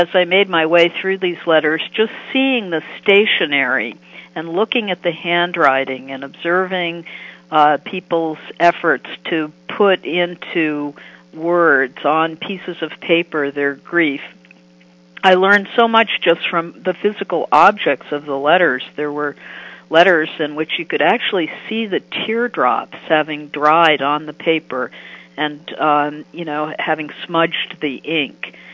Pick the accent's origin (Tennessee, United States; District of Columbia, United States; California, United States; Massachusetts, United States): Massachusetts, United States; Amherst; In November of 1963, I was an 11-year-old growing up in Amherst, Massachusetts. President Kennedy had visited my hometown on October 26th of 1963.